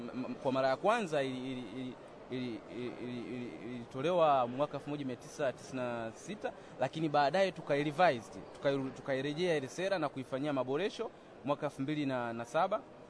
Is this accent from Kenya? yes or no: no; Tanzania; natoka Tanzania.